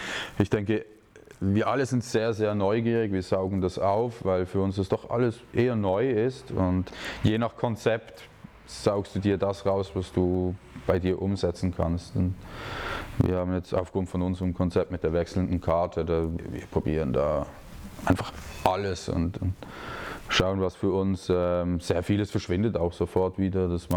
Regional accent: Switzerland; man nennt das bei uns in der Schweiz Handgeld

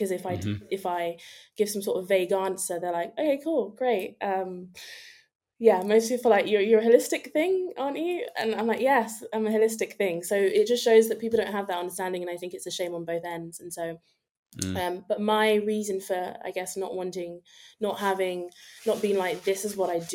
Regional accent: London, United Kingdom; I am in and from London.

